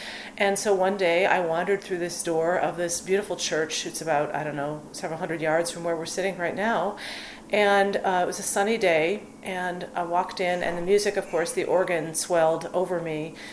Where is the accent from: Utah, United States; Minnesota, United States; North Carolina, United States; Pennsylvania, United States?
Minnesota, United States; I'm from the Midwest, I had visions of very ornate Gothic cathedrals with lots of stained glass windows, and I'm from Minnesota originally, where there's a heavy Roman Catholic presence